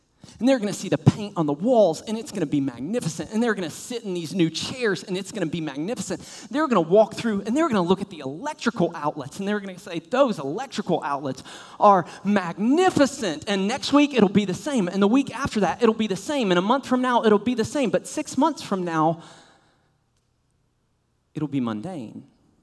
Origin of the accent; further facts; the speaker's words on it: Blue Ridge Mountains, United States; now in Katy, United States; I grew up and have lived most of my life in the mountains. I grew up in the Blue Ridge Mountains, did my undergraduate in the Smoky Mountains, worked a couple summers in the Ozark Mountains, lived for the last 15 years at the base of Lavender Mountain, and did my doctoral work in the Rocky Mountains